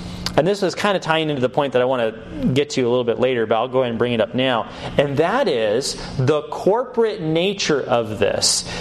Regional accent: United States; Because we're so American in our culture today, we think very individualistically.

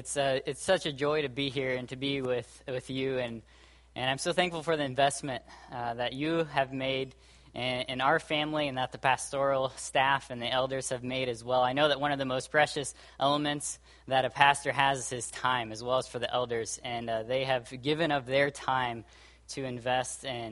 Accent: Brazil; moved away as an adult; now in United States; This summer will be 10 years since I came from Brazil and stepped foot in the U.S. To go to college at the Master's College for 4 years and then go to the Master's Seminary for another 4 years.

